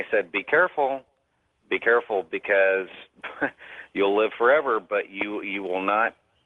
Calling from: Euless, Texas, United States; I'm calling from Euless, Texas.

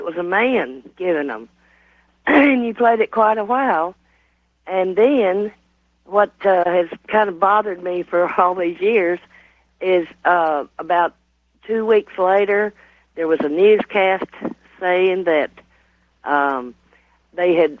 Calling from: Texas, United States; I'm calling from Central Texas. … Listening on KLIF in Dallas.

